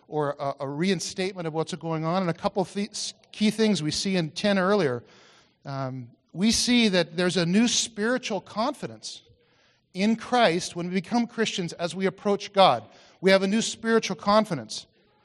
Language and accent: English; United States; moved away as an adult; now in Canada; So quickly, I lost my accent, or at least tried to learn to speak Canadian, and it took some time. Over time, there was a gradual shift, and I began to realize, you know, actually, I'm becoming Canadian.